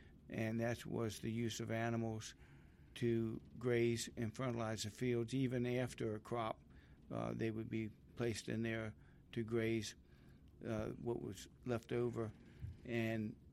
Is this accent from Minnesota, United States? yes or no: no; Forest Hill, Maryland, United States; also born or lived in Havre de Grace; Well, so I was born in Havre Grace, Maryland, lived in Forest Hill. All my childhood life through college with my parents.